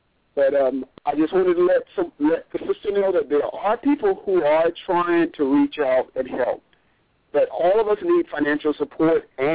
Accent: Daytona Beach, Florida, United States; now in Orlando, United States; I'm from Daytona Beach, Florida. Originally, I was born there, but I'm living in Orlando.

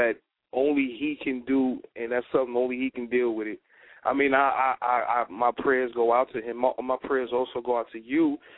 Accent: New York, United States; Because, you know, I'm from New York, so we deal with longevity.

